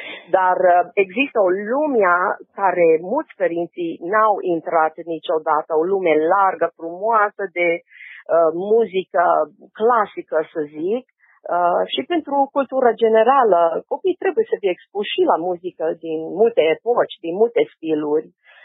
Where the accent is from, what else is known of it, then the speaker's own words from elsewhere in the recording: United States; Tot ce vă spun e din perspectiva mea ca și americancă.